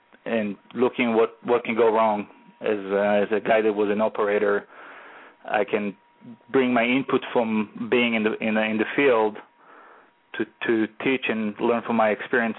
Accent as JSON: {"language": "English", "country": "Israel", "tie": "born or raised there", "also_born_or_lived": "New York", "moved": "as an adult", "lives_now": "Texas, United States", "said": "I was born in New York when I was a young kid. When I was in my early ages, I was about between 5 to 6 years old, we moved to Israel, where I grew up."}